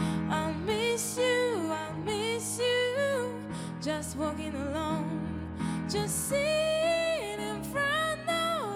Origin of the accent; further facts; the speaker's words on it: Pisa, Tuscany, Italy; accent: Pisan; now in Milan, Italy; anch'io di Pisa. Non so se ho l'accento un po' pisano o forse con qualche contaminazione milanese, perché oramai sono